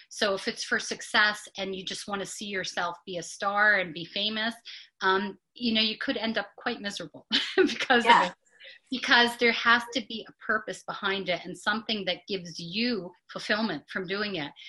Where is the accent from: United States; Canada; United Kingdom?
Canada; And I said, being the Canadian, we're very like, no, I don't want to bother him.